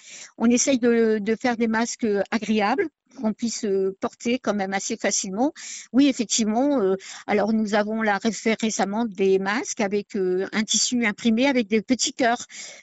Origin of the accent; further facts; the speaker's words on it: Crépy-en-Valois, Hauts-de-France, France; j'habite Crépy-en-Valois. Depuis toujours, je suis native de Crépy.